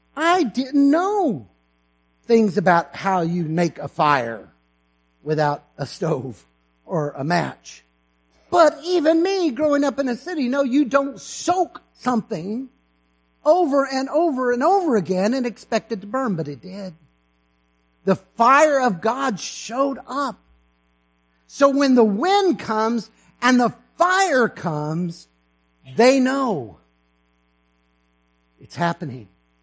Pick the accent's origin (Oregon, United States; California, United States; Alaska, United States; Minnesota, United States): California, United States; first language English; also born or lived in Texas; My mother tongue is, well, it is English, but it's Cala, Texas. I was raised in a Texan family, spent the first 7 years of my life in California. It's one of the reasons people have a hard time pinning down my accent sometimes.